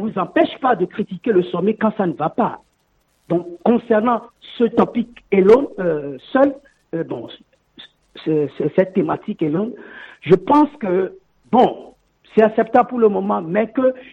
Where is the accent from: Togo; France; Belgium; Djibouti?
Togo; moi je suis Togolais, je suis fier d'être Togolais.